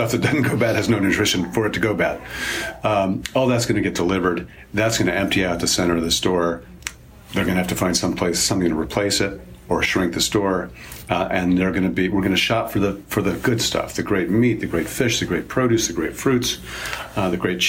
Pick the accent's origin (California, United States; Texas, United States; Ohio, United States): Ohio, United States; Cleveland; Heinen's grocery store, which I wrote about in my hometown of Cleveland